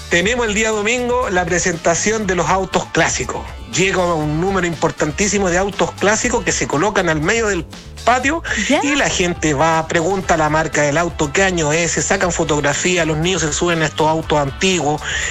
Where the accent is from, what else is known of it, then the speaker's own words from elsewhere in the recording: Puchuncaví, Valparaíso, Chile; Yo soy oriundo de Puchuncaví, nacido y criado, como decimos nosotros.